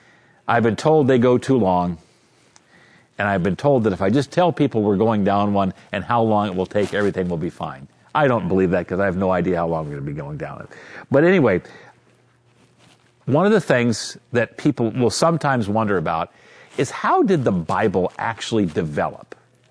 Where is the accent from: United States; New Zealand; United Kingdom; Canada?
United States; Vienna, Virginia; when I became adult and was a member of Emmanuel Lutheran Church in my hometown, Vienna, Virginia, I was the poorest person there.